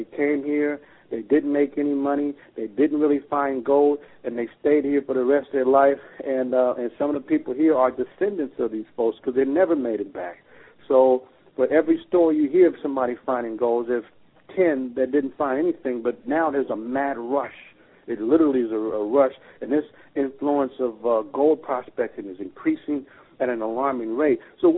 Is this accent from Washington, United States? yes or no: no; California, United States; I told my colleague, I said, look, I'm from California. We had a gold rush here.